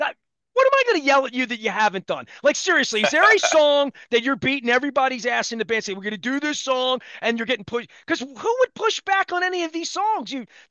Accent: Baltimore, Maryland, United States; when you guys come into my hometown of Baltimore.

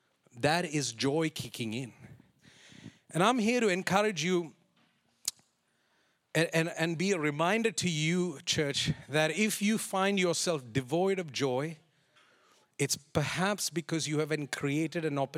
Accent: Saudi Arabia; I grew up in Saudi Arabia, and the people of the faith there, they pray 5 times a day.

